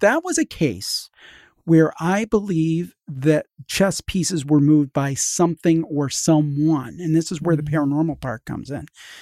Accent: Cleveland, Ohio, United States; I'm from the Cleveland area.

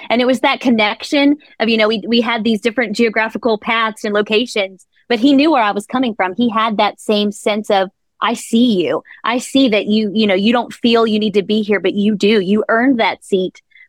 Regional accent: Appalachia, United States; growing up in Appalachia, I never could have imagined being present in the Rose Garden. You know, as an Appalachian teacher

